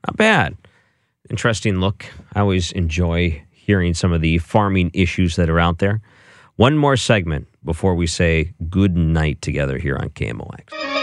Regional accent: Michigan, United States; Yeah, I grew up in Michigan, so Michigan State, very well known for their programs in agriculture.

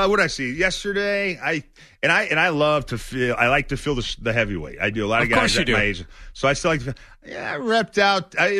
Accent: the South, United States; I'm from the South. I got Southern sensibilities.

